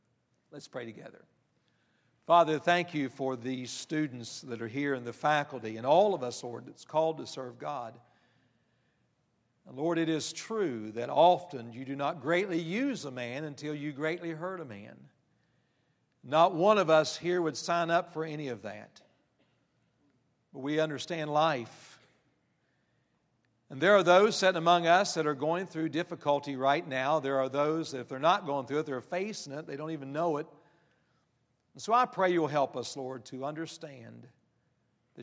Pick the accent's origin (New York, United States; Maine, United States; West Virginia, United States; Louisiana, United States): West Virginia, United States; now in Tennessee, United States; I grew up in West Virginia. I live in Tennessee. I guess it's the only place you could move to and not have to learn a new language.